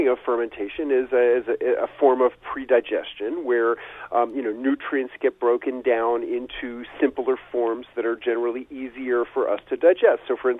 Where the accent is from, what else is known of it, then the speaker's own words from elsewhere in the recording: New York City, New York, United States; the first was as a kid growing up in New York City, I loved sour pickles.